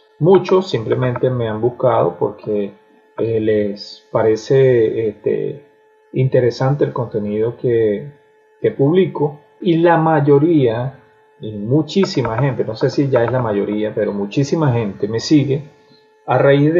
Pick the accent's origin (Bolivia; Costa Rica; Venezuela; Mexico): Venezuela; moved away as an adult; now in Colombia; soy venezolano. Me tocó emigrar el año pasado y llegué a Colombia un 30 de junio del año del año 2018. El año 2018 fue que yo llegué aquí a Colombia. Estoy en un pueblo en el llano colombiano.